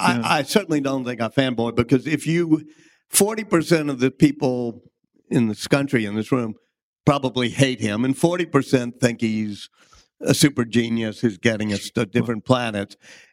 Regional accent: New Orleans, Louisiana, United States; That's me and Michael Lewis, who I grew up with in New Orleans

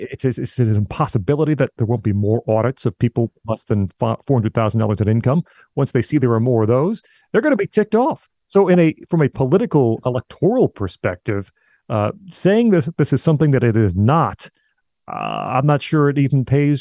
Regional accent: Illinois, United States; But, you know, I'm from Illinois, and in Illinois, lawmakers can pass these shell bills.

